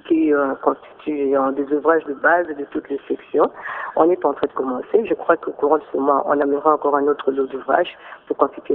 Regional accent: Équateur, DR Congo; je suis originaire de la province de l'Équateur

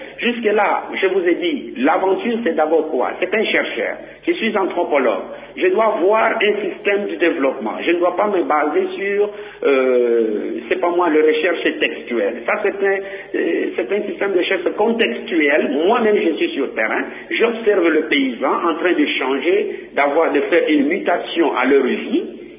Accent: Bandundu, Kwilu, DR Congo; Moi, je suis de Bandundu.

